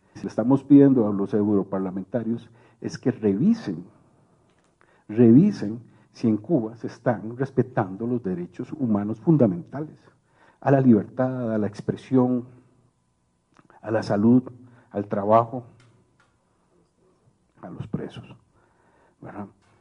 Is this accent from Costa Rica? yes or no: yes; Costa Rica; now in Colombia; para nosotros como costarricenses era como una bofetada